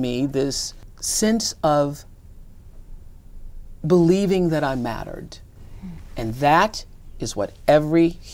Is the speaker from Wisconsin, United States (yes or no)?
yes; Milwaukee, Wisconsin, United States; And I was struck by the story because it reminded me of my own childhood growing up in Milwaukee.